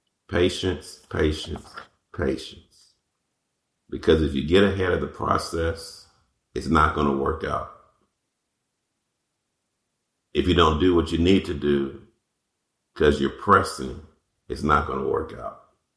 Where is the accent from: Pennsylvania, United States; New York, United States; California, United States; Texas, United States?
Texas, United States; Houston; Grew up on the east side of Houston in a nice neighborhood. And we were outside of the city, but yet closer to the city. And so it was kind of city, rural at the same time.